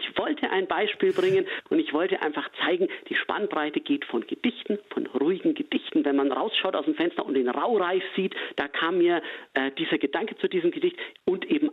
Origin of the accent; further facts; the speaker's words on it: Bavaria, Germany; accent: Franconian, rolled R; aus meiner alten Heimat, vielleicht hört man es ein bisschen, ich bin Franke mit rollendem R